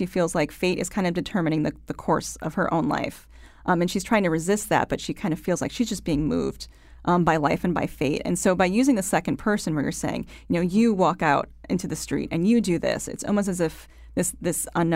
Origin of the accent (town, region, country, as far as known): Connecticut, United States